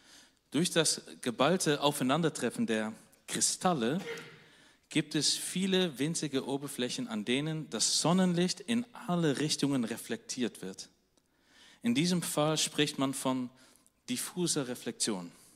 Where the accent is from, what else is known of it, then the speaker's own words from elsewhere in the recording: Netherlands; Oder wo ich herkomme, in Holland, da passiert es so richtig selten.